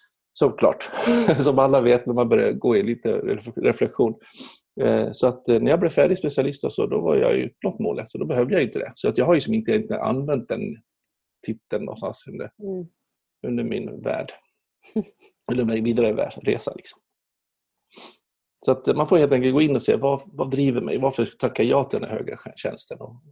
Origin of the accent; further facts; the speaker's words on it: Borlänge, Dalarna County, Sweden; inte från Leksand, utan jag kommer från Borlänge. Borlänge. Som är en bruksort, för er som inte vet det.